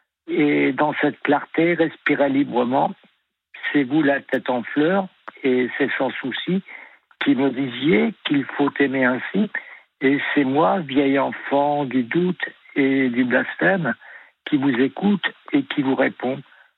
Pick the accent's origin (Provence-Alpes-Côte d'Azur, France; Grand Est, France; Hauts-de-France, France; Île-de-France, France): Hauts-de-France, France; Compiègne; moi, je suis de Compiègne aussi à la base.